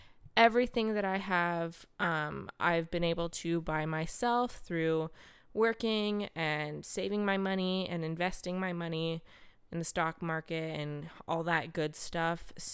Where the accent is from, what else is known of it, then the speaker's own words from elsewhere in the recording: Columbus, Ohio, United States; I grew up in Columbus, Ohio.